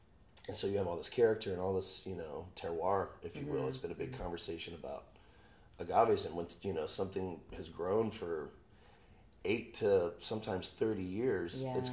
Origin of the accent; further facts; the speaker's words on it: Austin, Texas, United States; You know, growing up in Austin and that central Texas thing, because we're nestled in the hill country.